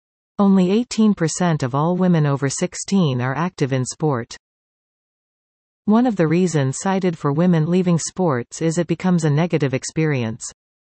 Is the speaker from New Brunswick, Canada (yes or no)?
no; Ontario, Canada; I grew up in Ontario where the winters are colder, and as a result we had clear seasons for everything.